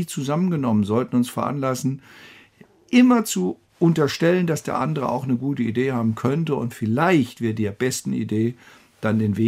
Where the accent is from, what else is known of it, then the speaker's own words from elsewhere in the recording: West Germany, Germany; Also ich als Westdeutscher war immer skeptisch, wenn es um Impfzwang ging.